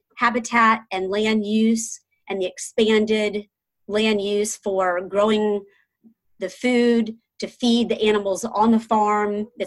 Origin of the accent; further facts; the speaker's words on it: Savannah, Georgia, United States; because I grew up in Savannah, Georgia, and vegetarian was never a part of my vocabulary.